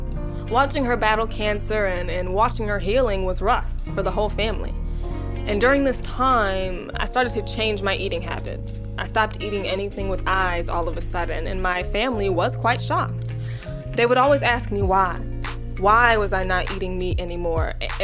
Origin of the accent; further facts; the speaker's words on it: Midwest, United States; I'm from the Midwest, and we grew up in a home where my stepfather and brother would go deer hunting this time of year